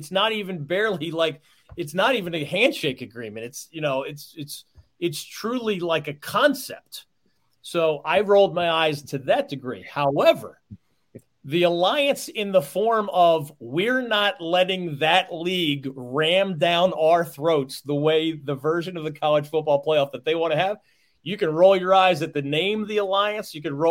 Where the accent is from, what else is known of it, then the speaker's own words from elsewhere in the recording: Philadelphia, Pennsylvania, United States; I'm from Philadelphia.